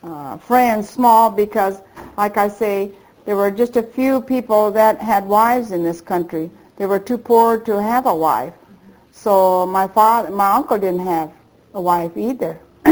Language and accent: English; Portland, Oregon, United States; born there; I was born in Portland, Oregon, December 4, 1913, as … That's my maiden name.